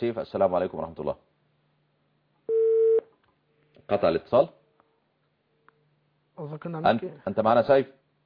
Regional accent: Syria; انا مواطن سوري

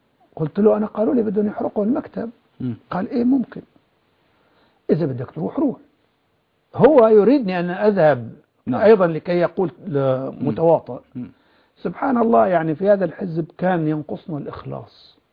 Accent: Jarjanaz, Idlib Governorate, Syria; وأنا عادة آتي إلى الكراج من قريتنا جرجناز إلى المعرة

